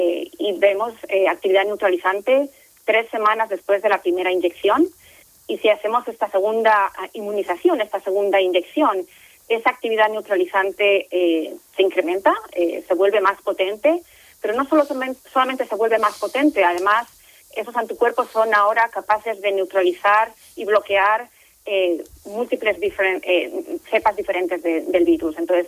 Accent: Potes, Cantabria, Spain; also born or lived in Zaragoza; Yo nací nací en Zaragoza, pero he vivido siempre, he crecido en Potes, en un pueblecito muy pequeño de Cantabria.

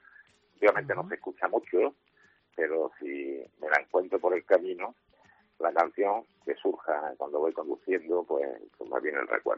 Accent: Torre del Mar, Andalusia, Spain; vino a descubrir también la lucha por que mi pueblo, como tú decías, la independencia de Torre del Mar

